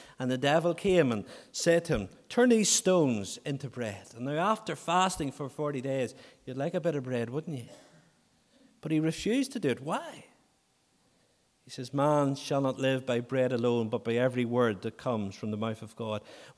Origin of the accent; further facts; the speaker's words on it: Northern Ireland, United Kingdom; I grew up in County Armagh. I grew up among very civil and respectable Unionist men.